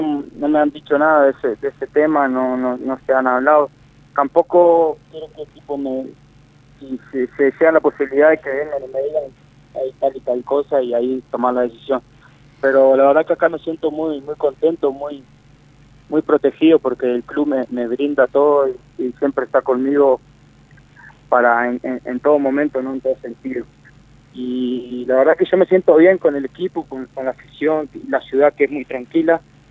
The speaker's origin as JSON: {"language": "Spanish", "country": "Uruguay", "said": "somos todos uruguayos, ¿no?"}